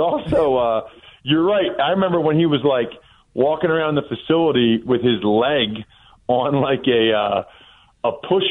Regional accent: Pennsylvania, United States; I mean, I grew up outside of Philly.

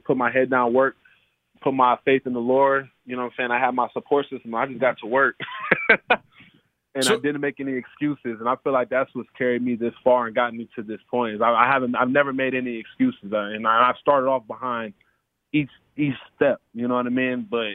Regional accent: Cleveland, Ohio, United States; You know, Cleveland, you know, he knew I was from Cleveland. He knew I went to high school.

